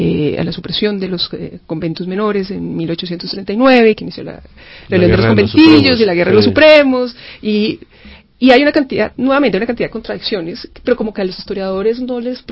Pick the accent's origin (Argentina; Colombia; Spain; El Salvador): Colombia; Pasto, Nariño; me interesó porque soy pastuso